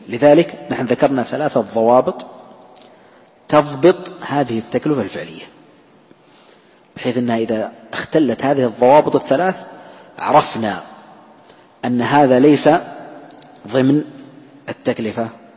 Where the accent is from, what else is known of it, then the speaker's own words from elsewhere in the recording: Saudi Arabia; عندنا في المملكة العربية السعودية صادر من مؤسسة النقد تعرفة خاصة لها